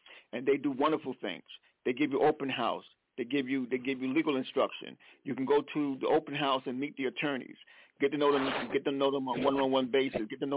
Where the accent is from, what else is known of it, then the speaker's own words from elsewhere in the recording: South Carolina, United States; now in Connecticut, United States; I'm from South Carolina, but I live in Connecticut.